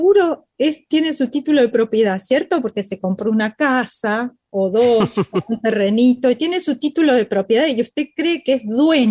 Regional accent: Argentina; Ojo, nosotros somos argentinos.

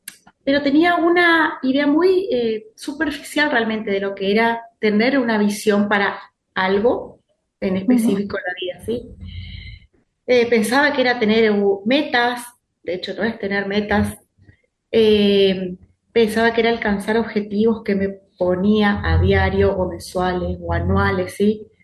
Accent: Misiones, Argentina; Me presento … soy oriunda de Misiones, Argentina. Muy orgullosa

